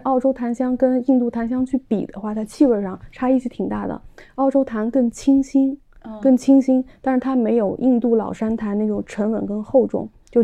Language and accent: Chinese; China; 因为我们中国人老祖宗用香太狠了